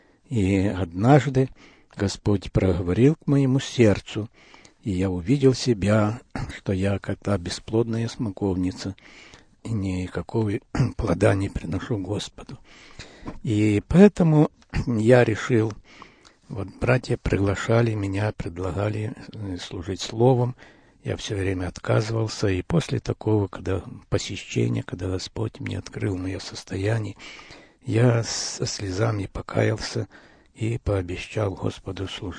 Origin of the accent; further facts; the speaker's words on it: Lutsk, Volyn Oblast, Ukraine; also born or lived in Poland / Odesa / Kyiv; После войны мои родители переехали на Украину, поселились в городе Луцке на Волыни, в Западной Украине. Там я закончил школу